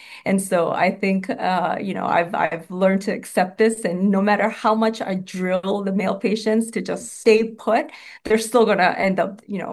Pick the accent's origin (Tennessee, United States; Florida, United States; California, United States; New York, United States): New York, United States; New York City; and I just absolutely love being a New Yorker.